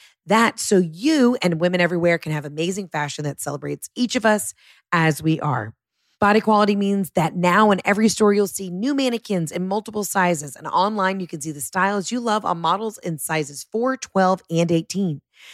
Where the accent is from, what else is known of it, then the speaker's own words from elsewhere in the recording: Scotland, United Kingdom; And I'm a Scottish woman. I'm a rare breed, built like a strong Highlander.